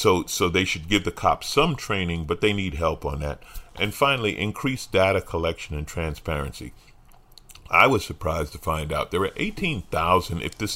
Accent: New York, United States; When I was growing up in New York, people drove down all the time.

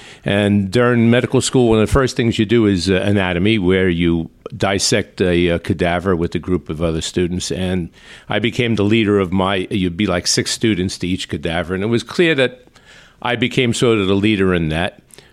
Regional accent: Brooklyn, New York, United States; I grew up in Brooklyn, the streets of Brooklyn.

